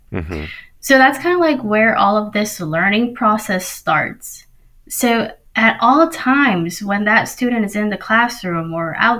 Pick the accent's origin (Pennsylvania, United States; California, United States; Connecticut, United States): Connecticut, United States; born there; Well, in my scenario, I was born in Connecticut.